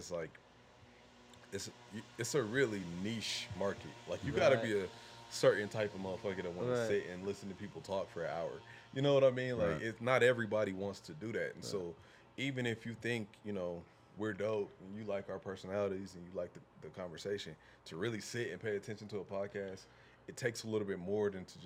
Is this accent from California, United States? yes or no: no; Denver, Colorado, United States; And I'm from Montbello, so.